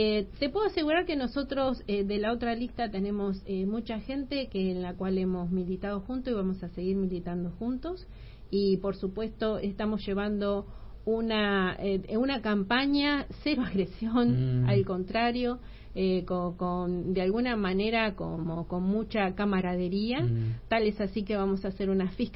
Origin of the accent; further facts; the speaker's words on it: Tierra del Fuego, Argentina; Vine a los 10 años, me trajo mi mamá, y yo me considero una fueguina.